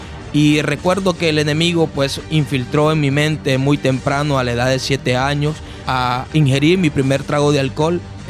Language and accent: Spanish; Tegucigalpa, Francisco Morazán, Honduras; Yo crecí en Tegucigalpa, me empecé a llevar en las calles de Tegucigalpa.